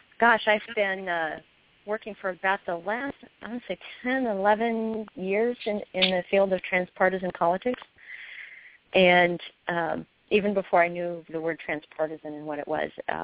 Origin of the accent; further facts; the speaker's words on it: Mississippi, United States; born there; I was born in Mississippi, so, you know, it's a southern thing.